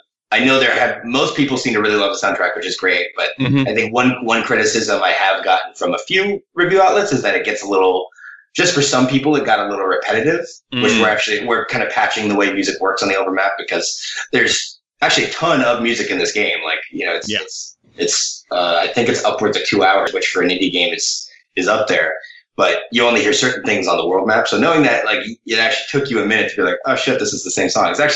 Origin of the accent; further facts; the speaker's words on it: Minnesota, United States; my home state of Minnesota.